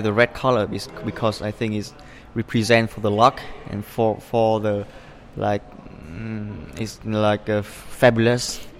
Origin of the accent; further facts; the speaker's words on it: Vietnam; English is a second language; I'm from Vietnam.